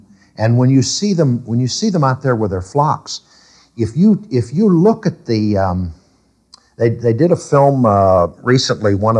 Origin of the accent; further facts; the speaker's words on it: Pennsylvania, United States; You know, I grew up in Pennsylvania. Farms were 100 acres, 200, 300, maybe 400 acres is a big farm.